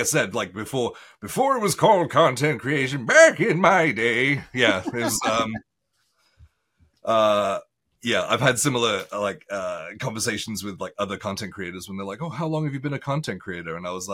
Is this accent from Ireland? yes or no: no; Wales, United Kingdom; moved away as an adult; also born or lived in Australia; So I'm Welsh, born and raised in Wales in the UK.